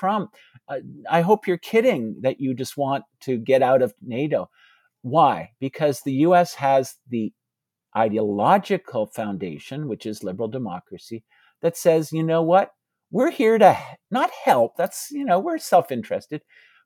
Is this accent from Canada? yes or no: yes; Canada; I'm actually from Canada, of all places.